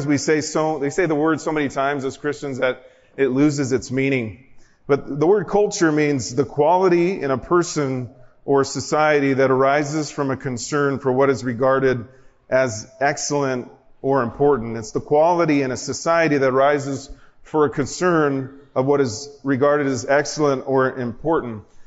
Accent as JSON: {"language": "English", "town": "San Diego", "region": "California", "country": "United States", "said": "I'm from San Diego, so I wish he would come and eat real Mexican food."}